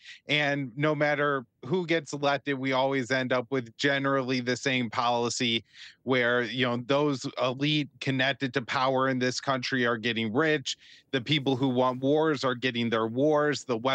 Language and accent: English; Midwest, United States; No, I'm from the Midwest, so I'm out here after I married my wife.